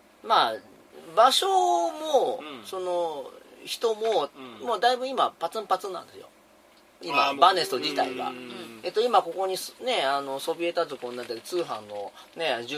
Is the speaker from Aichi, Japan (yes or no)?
yes; Nagoya, Aichi, Japan; 名古屋人だから自分ねどこまで行っても東京のテレビ番組のこととかわからないんですよ。